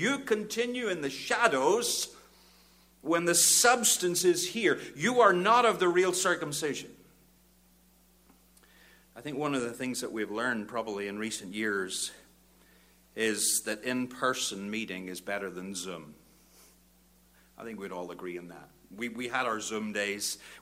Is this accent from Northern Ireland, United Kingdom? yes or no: yes; Bangor, Northern Ireland, United Kingdom; I'm from Bangor, Northern Ireland.